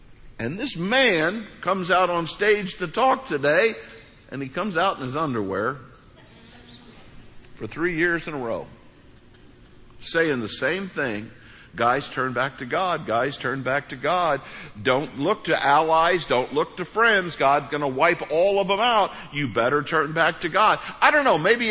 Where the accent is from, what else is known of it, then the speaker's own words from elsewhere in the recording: Missouri, United States; now in Florida, United States; I grew up in East Central Missouri. And the benefit of East Central Missouri, we have this weird stuff. It's called grass. I've lived in Florida now 30 years.